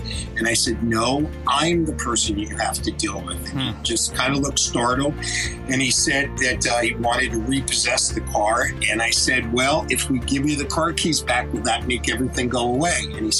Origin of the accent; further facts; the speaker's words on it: Yonkers, New York, United States; I had a mother and a father and a younger brother, and we grew up in Yonkers, New York